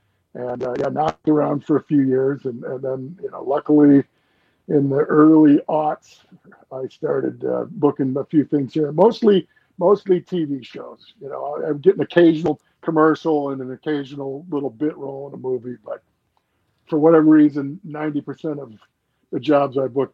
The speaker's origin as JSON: {"language": "English", "town": "Appleton", "region": "Wisconsin", "country": "United States", "tie": "born or raised there", "said": "I grew up in Appleton. I grew up on the lake shore of Lake Winnebago."}